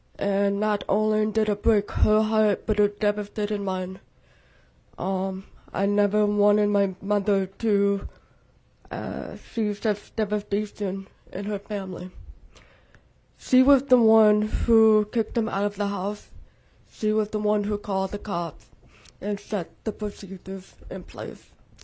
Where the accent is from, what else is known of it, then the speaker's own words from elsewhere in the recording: Kodiak, Alaska, United States; Originally, I was raised in Kodiak, Alaska, where at the age of 12